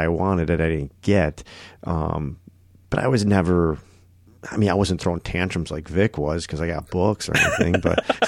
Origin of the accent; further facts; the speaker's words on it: Buffalo, New York, United States; we growing up in Buffalo, we had, you know, real snowy winters.